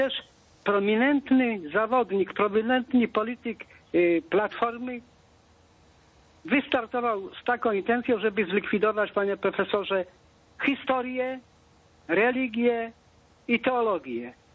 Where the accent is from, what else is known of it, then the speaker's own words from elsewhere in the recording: Biskupice, Lesser Poland, Poland; Ja jestem z Biskupica